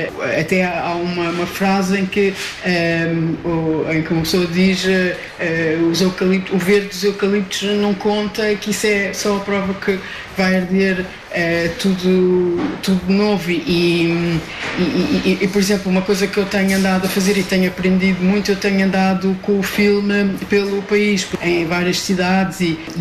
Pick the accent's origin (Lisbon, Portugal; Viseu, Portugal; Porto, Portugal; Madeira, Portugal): Lisbon, Portugal; Eu sou lisboeta